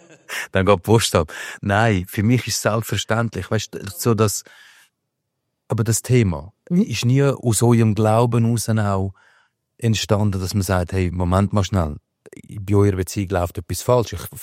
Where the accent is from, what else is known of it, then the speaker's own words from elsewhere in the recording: Switzerland; Und nichtsdestotrotz, ich bin Schweizer.